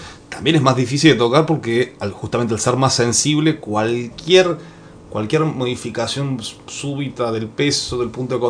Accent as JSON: {"language": "Spanish", "town": "Villa Allende", "region": "Córdoba", "country": "Argentina", "tie": "born or raised there", "said": "Bueno, yo nací en Villallende, acá en Sierra Chicas."}